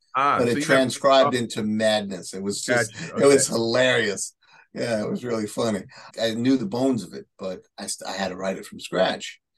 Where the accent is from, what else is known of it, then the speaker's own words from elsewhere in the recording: Bronx, New York, United States; accent: Bronx; Because the transcription really couldn't understand my Bronx accent.